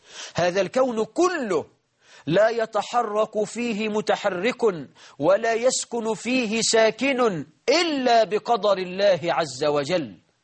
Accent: Egypt; اللهم اجعل بلدنا مصر آمنة مطمئنة

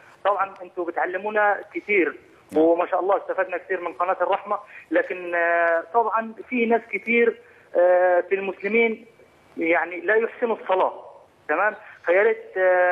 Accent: Egypt; now in Benghazi, Libya; انا اصلا مصري ومقيم في مدينه بنغازي في ليبيا

